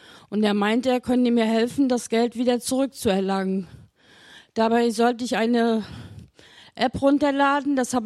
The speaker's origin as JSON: {"language": "German", "town": "Günzburg", "region": "Bavaria", "country": "Germany", "said": "ich bin aus Günzburg"}